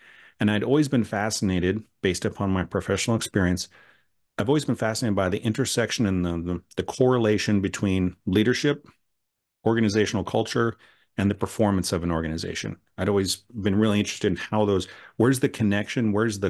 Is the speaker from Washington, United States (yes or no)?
no; Wisconsin, United States; I grew up in Southwest Wisconsin in the 80s and 90s